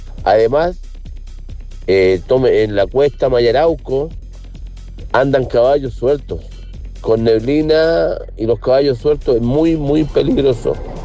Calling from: María Pinto, Santiago Metropolitan Region, Chile; yo vengo del sector de Chorombo Bajo, cerca de allá de María Pinto.

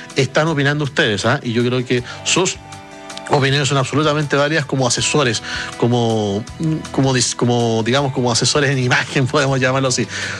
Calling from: Temuco, Araucanía, Chile; de Temuco, acá aún mucho calor atmosférico, hoy 42 grados, mañana más temperaturas altas, se vienen extremas muy fuertes ahí en el sur de nuestro país.

